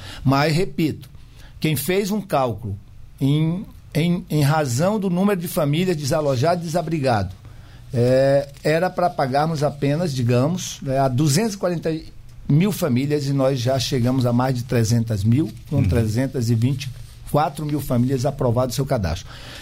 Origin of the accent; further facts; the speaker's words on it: Amazon, Brazil; born there; porque nasci na Amazônia